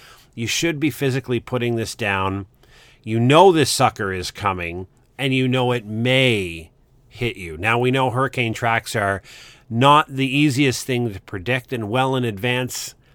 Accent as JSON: {"language": "English", "region": "Nova Scotia", "country": "Canada", "tie": "born or raised there", "said": "I'm a blue noser. I grew up in Nova Scotia, spent the vast majority of my early years there before I joined the Army and went to chase the world."}